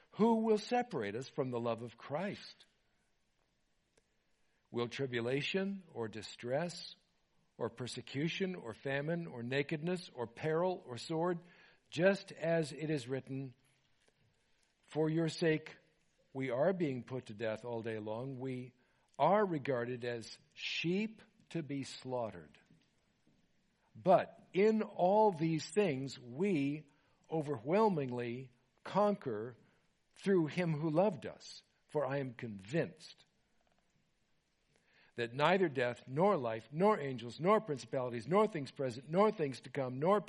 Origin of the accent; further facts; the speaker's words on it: Nashville, Tennessee, United States; We're from Nashville, Tennessee. And if you're ever in Nashville on a Sunday morning, please come join us at Emmanuel Church.